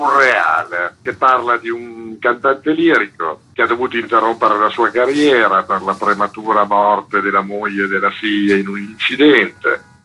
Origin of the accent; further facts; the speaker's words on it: Parma, Emilia-Romagna, Italy; io sono di Parma, abbiamo coinvolto tante persone di Parma.